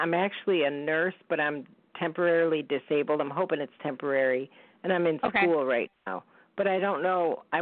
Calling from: Chico, California, United States; I'm calling from California.

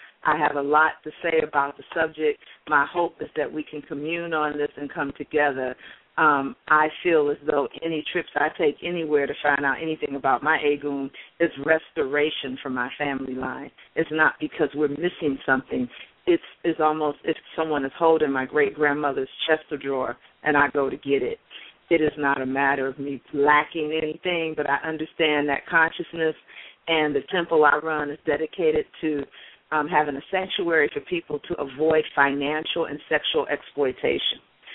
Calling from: Seattle, Washington, United States; calling from Seattle.

